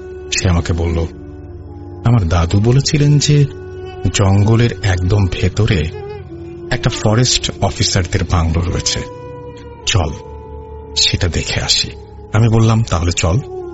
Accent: Burichang, Chittagong Division, Bangladesh; আমার গ্রামের বাড়ি কুমিল্লার বুড়িচং থানার একটি গ্রামে।

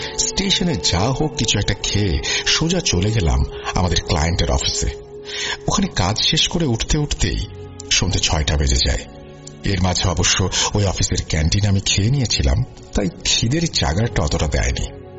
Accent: Kolkata, West Bengal, India; আমার বাড়ি কলকাতা।

